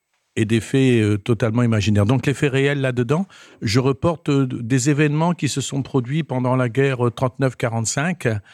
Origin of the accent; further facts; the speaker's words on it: Cayeux-sur-Mer, Hauts-de-France, France; puisque je suis originaire de Cailleux, je connais bien le secteur.